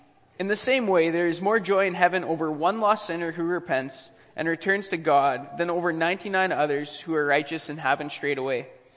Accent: Virden, Manitoba, Canada; born there; And so I was born in Verdon, Manitoba

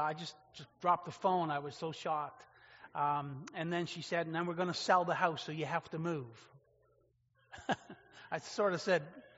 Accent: Nova Scotia, Canada; I come from Nova Scotia.

